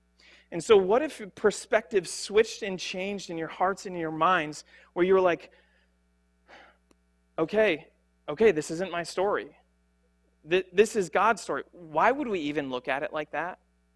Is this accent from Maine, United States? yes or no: no; Gaylord, Michigan, United States; For instance, I grew up in Gaylord, Michigan.